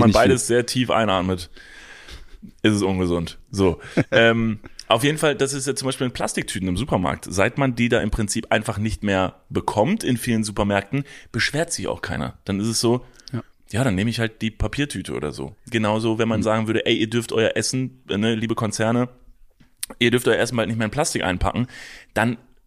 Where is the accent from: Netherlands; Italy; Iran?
Netherlands; German is a second language; ich komme aus den Niederlanden und bei uns in Niederlanden ist alles 15 Euro